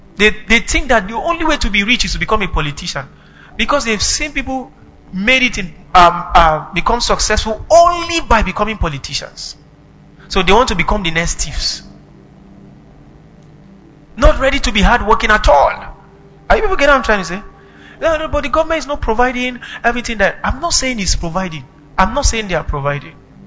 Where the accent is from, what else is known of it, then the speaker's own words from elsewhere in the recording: Benue, Nigeria; Nobody can deny the fact that in our state, prostitution is on a high rate. I am from Benue State. I can't deny that fact.